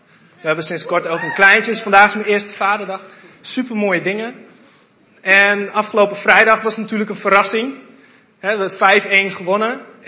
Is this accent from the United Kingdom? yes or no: no; Netherlands; daar zijn wij Nederlanders goed